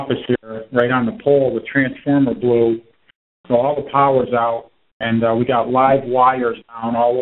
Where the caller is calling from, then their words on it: Wethersfield, Connecticut, United States; Weathersfield, Connecticut.